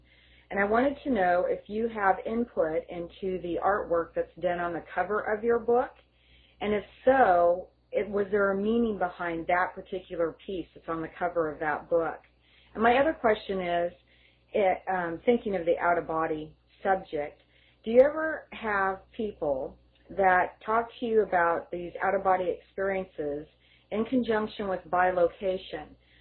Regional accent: Oregon, United States; I'm from Oregon.

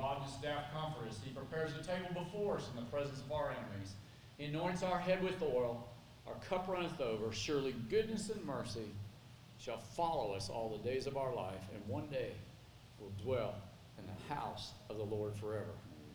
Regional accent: Lake County, United States; I said, "I'm from Lake County too."

